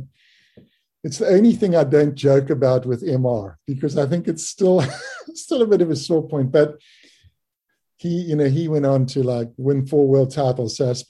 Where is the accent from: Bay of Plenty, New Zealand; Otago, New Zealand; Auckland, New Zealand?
Bay of Plenty, New Zealand; I came from the Bay of Plenty, and you just didn't drop in ever. You waited your turn.